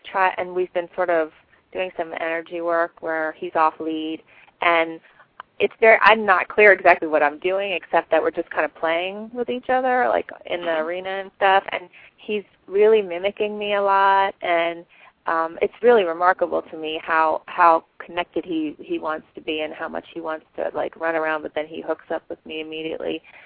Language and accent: English; Pennsylvania, United States; I'm from Pennsylvania. My fiancé teaches up here, but he's also from Pennsylvania, so there is the possibility we'll go back to the original place